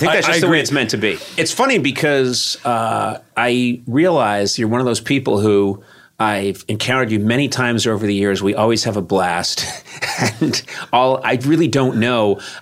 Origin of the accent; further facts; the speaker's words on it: Boston, Massachusetts, United States; I grew up in Boston.